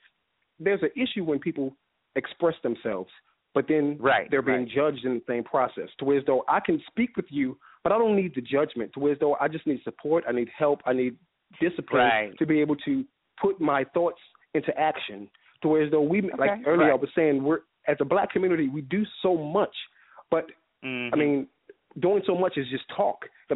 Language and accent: English; Baltimore, Maryland, United States; now in Atlanta, United States; I'm living in Atlanta, Georgia, but I grew up in Baltimore, Maryland.